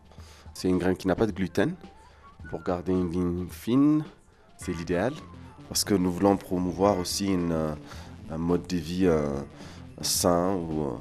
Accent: Addis Ababa, Ethiopia; moved away as an adult; Ici, à la capitale, Addis Abeba. C'est là que j'ai fait ma première éducation, donc le lycée Gabriel Mariam, qui est un lycée français. Donc jusqu'à 18 ans, j'étais en Éthiopie, voilà. Et ensuite, en France, j'ai étudié à l'Institut Paul Bocuse.

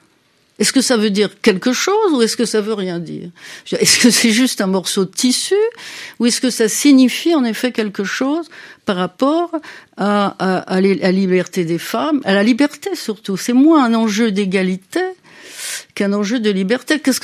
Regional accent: France; ici, chez nous, en France

